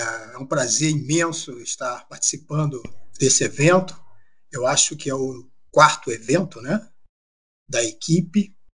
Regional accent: Duque de Caxias, Rio de Janeiro, Brazil; Bom, eu sou nascido e criado em Duque de Caxias, estudei em escola pública boa parte da minha vida.

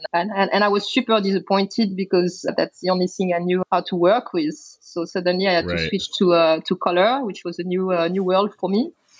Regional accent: France; So originally I'm from France, which is where I started diving when I was about 14 years old.

